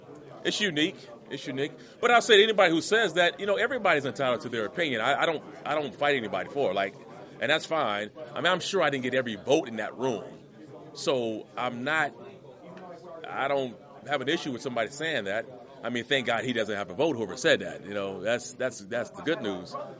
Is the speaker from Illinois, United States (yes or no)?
no; San Diego, California, United States; Growing up in San Diego, I'm sort of San Diego's my second team.